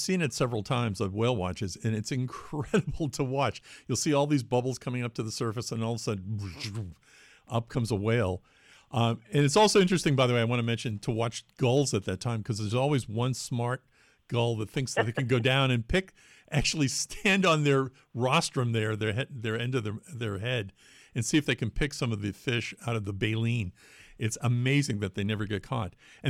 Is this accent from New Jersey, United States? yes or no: no; Watertown, Massachusetts, United States; because I grew up in Watertown, and even though it was highly polluted at the time I was a kid